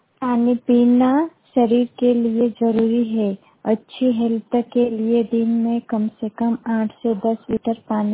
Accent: Jara, Madhya Pradesh, India; मैं बड़वानी जिले के ग्राम जरा की निवासी हूँ।

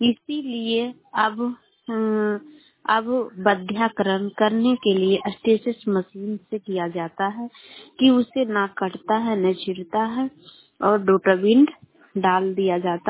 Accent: Bihar, India; गुवासु चकपुरा से बोल रही हूँ। पटना जिला के रहने वाली हूँ।

